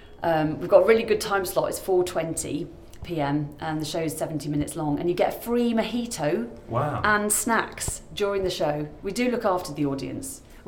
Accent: Birmingham, West Midlands, United Kingdom; moved away; I'm actually a Brummie, so I left Birmingham about 8 years ago, but my family are still

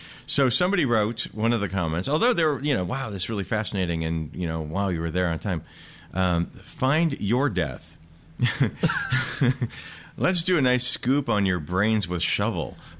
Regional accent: Detroit, Michigan, United States; well, I'm from Detroit, yeah. So like Ontario is like right across the river

